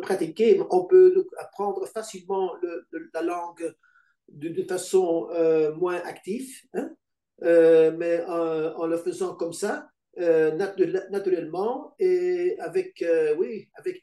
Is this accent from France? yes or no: no; Flanders, Belgium; je suis belge, oui. Donc